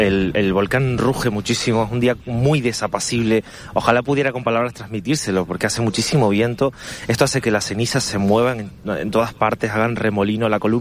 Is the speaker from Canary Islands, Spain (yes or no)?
yes; Canary Islands, Spain; Sí. Yo soy de La Palma.